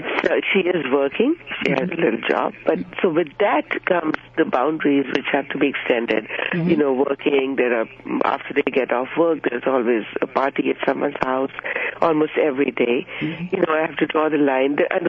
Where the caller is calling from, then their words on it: Dublin, Leinster, Ireland; I'm calling from Dublin.